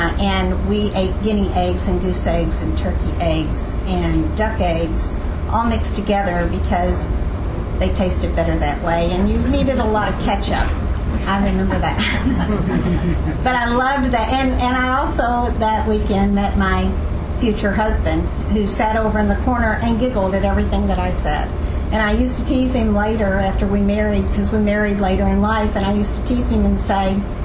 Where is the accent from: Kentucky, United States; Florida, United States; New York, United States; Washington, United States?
Kentucky, United States; Louisville; I am from Louisville originally. I was born and raised there and never thought about leaving, never considered leaving.